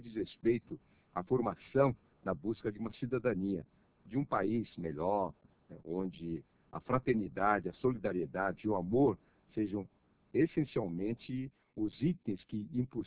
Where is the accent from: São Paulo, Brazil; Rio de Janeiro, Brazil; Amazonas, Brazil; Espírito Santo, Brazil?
São Paulo, Brazil; Biritibuçu; born there; Como a nossa atividade em Biritibuçu, onde eu nasci, Mogi Bertioga